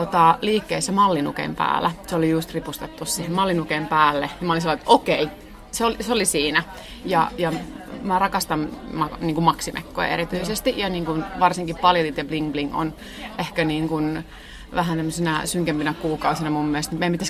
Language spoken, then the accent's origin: Finnish; Ostrobothnia, Finland; Mä oon Pohjanmaalta kotosi ja siellä se on tosi niin kuin vielä ollut, on navettakirppikset ja peräkonttikirppikset ja joka aitassa löytyy vähän jonkinnäköistä kirppistä.